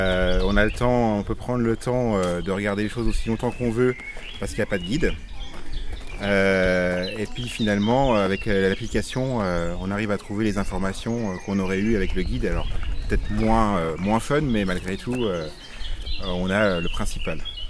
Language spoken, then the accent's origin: French; Auvergne-Rhône-Alpes, France; Villebouvray, en Haute-Savoie.